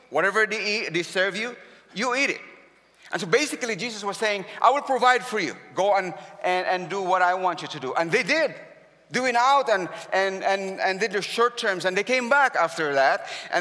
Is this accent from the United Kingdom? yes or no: no; Philippines; English is a second language; sometimes my accent can be a hindrance. I'm a Filipino, and sometimes I think like a Filipino.